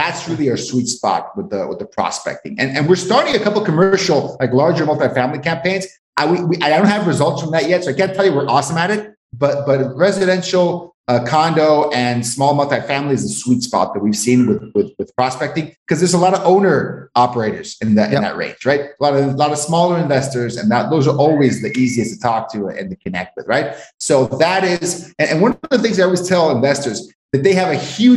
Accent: Tijuana, Baja California, Mexico; And actually, this was my hometown in TJ.

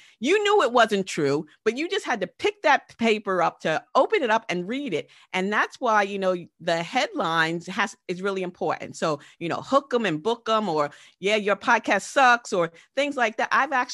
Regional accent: New York, United States; I'm from New York.

